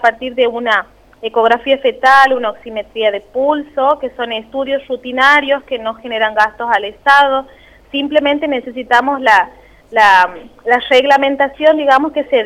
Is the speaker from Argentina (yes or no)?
yes; Santiago del Estero, Argentina; somos de Santiago del Estero